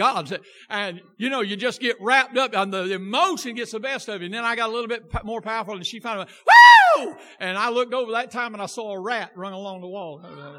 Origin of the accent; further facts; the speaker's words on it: the South, United States; And us people down here in the south, we're the only people that talk right.